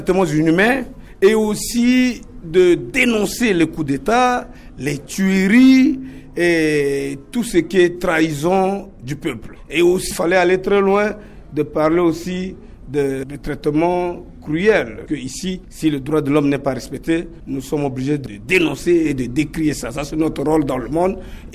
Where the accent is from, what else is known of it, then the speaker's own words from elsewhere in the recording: Central African Republic; Je suis un centrafricain. Lambda. Je suis l'ambassadeur de Talitakoum ici en Centrafrique.